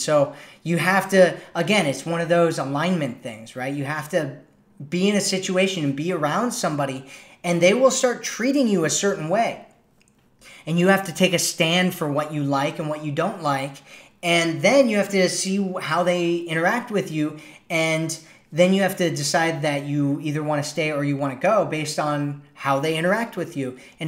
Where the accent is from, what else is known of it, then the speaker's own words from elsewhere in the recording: Ohio, United States; I grew up in Ohio, and my family was like that.